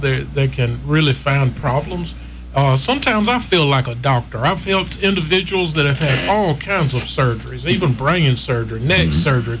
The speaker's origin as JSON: {"language": "English", "town": "Bullock County", "country": "United States", "said": "Yes, I'm originally from Bullock County, and so is my family for many generations."}